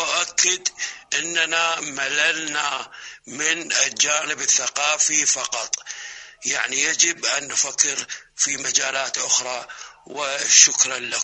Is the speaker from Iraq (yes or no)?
yes; Iraq; احنا يعني كعراقيين